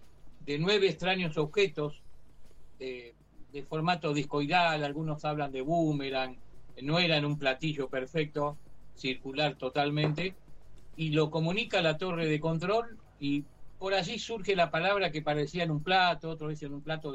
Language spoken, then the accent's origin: Spanish; Ensenada, Buenos Aires Province, Argentina; yo soy de Ensenada